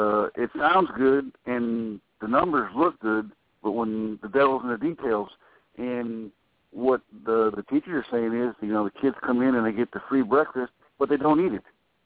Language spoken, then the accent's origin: English; Cleveland, Ohio, United States; born there; You know, I was born in Cleveland, Ohio, and that's the way they fund the schools up there.